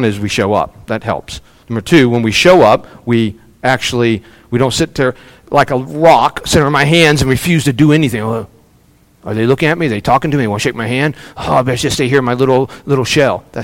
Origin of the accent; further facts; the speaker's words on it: West Virginia, United States; also born or lived in Ohio / Mississippi; I was born in Ohio. I spent a good number of years in Mississippi. But West Virginia is my home. I love West Virginia.